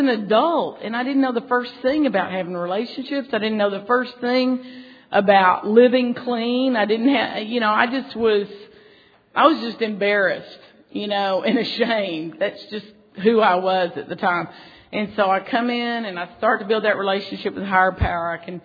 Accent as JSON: {"language": "English", "region": "Texas", "country": "United States", "said": "I'm from Texas. At the time, we always had the iron cast skillet on the stove"}